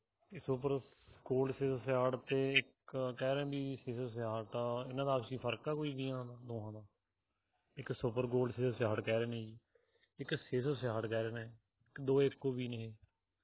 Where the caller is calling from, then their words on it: Dhuri, Punjab, India; ਅਸੀਂ ਸੰਗਰੂਰ ਤੋਂ ਬੋਲਦੇ ਹਾਂ, ਸੰਗਰੂਰ ਦੇ ਲਾਗੇ ਧੂਰੀ ਤੋਂ ਬੋਲਦੇ ਹਾਂ।